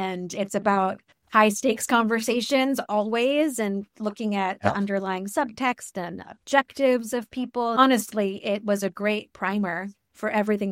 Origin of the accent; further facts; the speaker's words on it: Richmond, Virginia, United States; moved away as an adult; I'm from Virginia, Richmond, Virginia.